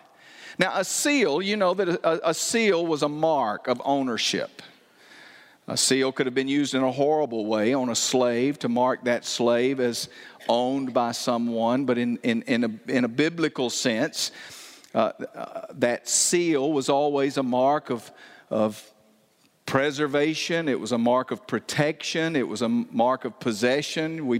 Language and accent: English; Andalusia, Alabama, United States; I grew up down just off the Gulf Coast. Andalusia is, my hometown is the lowest tier of counties in Alabama.